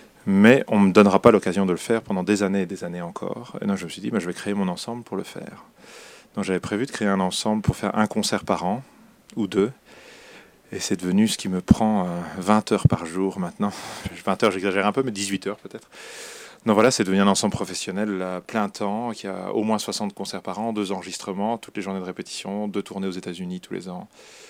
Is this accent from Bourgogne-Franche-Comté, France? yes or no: yes; Clamecy, Bourgogne-Franche-Comté, France; moved away as an adult; je suis français de naissance, je suis toujours français, j'ai toujours mon passeport. Je suis né en Bourgogne, à Clamecy, dans une petite ville, près d'Auxerre, de Vézelay également. Et je suis resté là pendant 18 ans